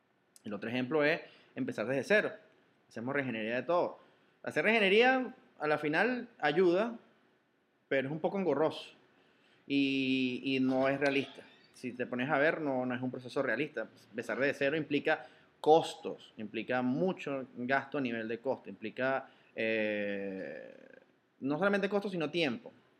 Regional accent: Venezuela; soy de Venezuela

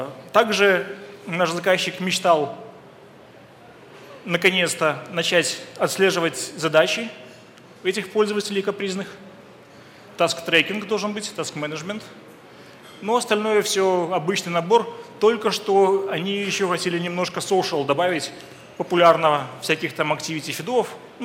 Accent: Minsk, Belarus; now in Kyiv, Ukraine; Я сам из Белоруссии, из Минска. Приехал вот в Киев в гости

